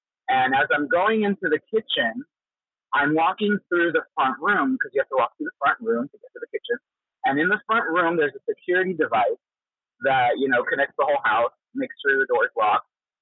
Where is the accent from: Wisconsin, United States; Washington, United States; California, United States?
California, United States; Yes, I'm from Southern California.